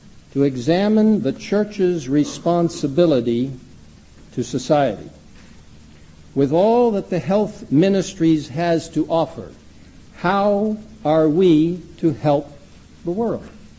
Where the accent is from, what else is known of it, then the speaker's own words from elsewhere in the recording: Egypt; Now I grew up in Egypt, and I know about the desert, and I love the desert.